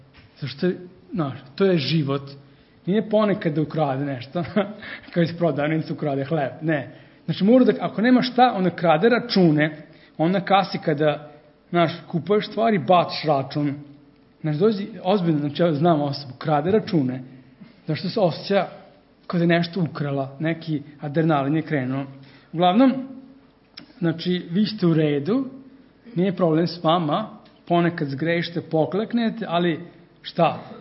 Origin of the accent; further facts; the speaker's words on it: Greece; Ja sam Grk, kažemo.